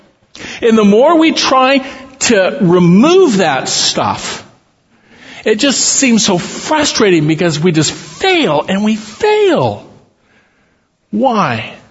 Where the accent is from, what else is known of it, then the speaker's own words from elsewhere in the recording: Midwest, United States; I grew up in the Midwest. We had black walnuts on our property.